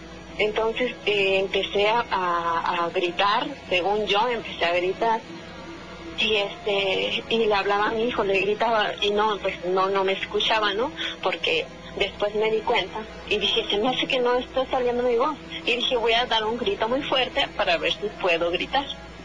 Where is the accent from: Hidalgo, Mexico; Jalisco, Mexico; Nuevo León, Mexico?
Hidalgo, Mexico; yo soy de Hidalgo.